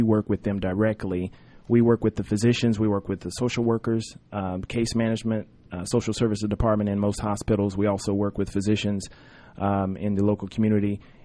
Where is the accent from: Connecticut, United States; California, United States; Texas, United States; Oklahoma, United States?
Oklahoma, United States; Tulsa; I'm from Oklahoma, mm-hmm. Tulsa, Oklahoma, Oral Roberts University.